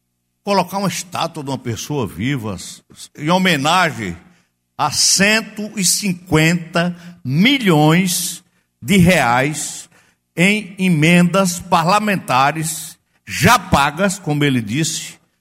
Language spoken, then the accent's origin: Portuguese; Garanhuns, Pernambuco, Brazil; quando eu falo de Garanhuns, eu só estou falando muito pouco da minha terra